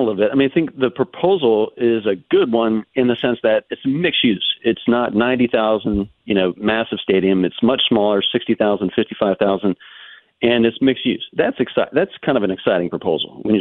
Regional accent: Prince William, Virginia, United States; when I was growing up, I grew up in Prince William.

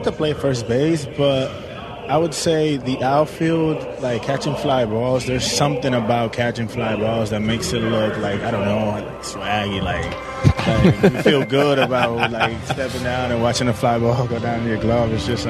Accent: Dominican Republic; I grew up down in the Dominican Republic, and I played baseball, little leagues and all that stuff.

